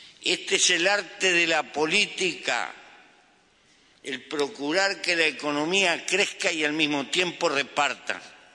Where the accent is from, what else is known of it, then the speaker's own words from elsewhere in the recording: Uruguay; Si algún mérito tiene nuestro gobierno, el mérito y el esfuerzo es de nuestro pueblo, de la gente que lo constituye, de quienes con contradicciones componen el sistema de gobernanza, el sistema político del Uruguay.